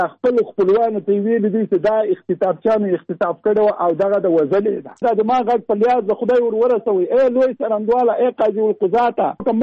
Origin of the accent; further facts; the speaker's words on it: Jalalabad, Nangarhar, Afghanistan; زه د جلال آباد.